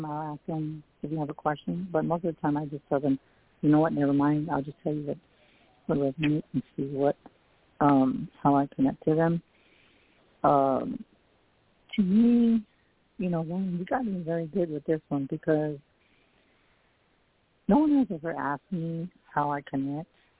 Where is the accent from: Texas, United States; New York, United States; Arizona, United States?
Texas, United States; San Antonio; I'm psychic medium from San Antonio, Texas.